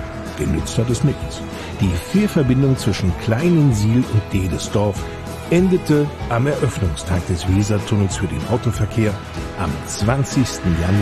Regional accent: Hamburg, Germany; born there; als gebürtiger Hamburger

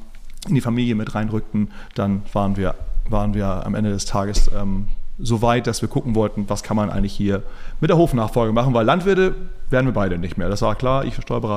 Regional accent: Karting, Schleswig-Holstein, Germany; now in Millstedt, Germany; Aber ich komme ja nicht aus Viöl oder Husum. Ich wohne jetzt in Millstedt, aber komme ja ursprünglich aus Karting. Und da sitzen wir jetzt ja gerade. Das ist meine Heimat hier. Das ist auch mein Elternhof. Ich bin ja auf dem Bauernhof hier groß geworden.

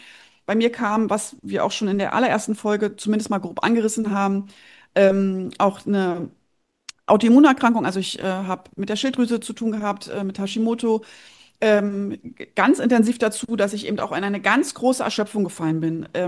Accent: Berlin, Germany; born there; wir haben zu dem Zeitpunkt im Umland von Berlin, also wir sind Berliner gebürtig beide, mein Mann und ich, und haben dann im Umland gewohnt

